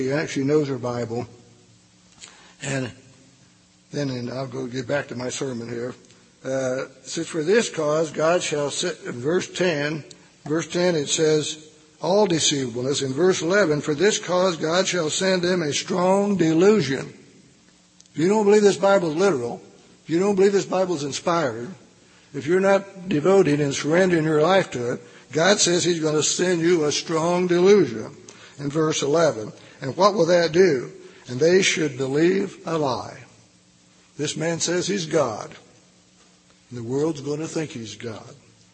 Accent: Anderson, Indiana, United States; also born or lived in Chicago; I was born in Anderson, Indiana, and I lived in Indiana all my life, except for 2 years I was in Chicago going to school.

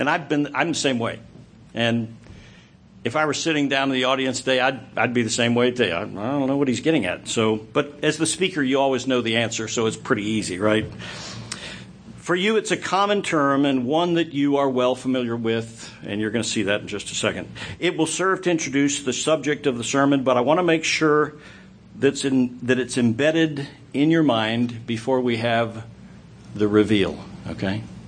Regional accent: Scotland, United Kingdom; even though I'm Scottish

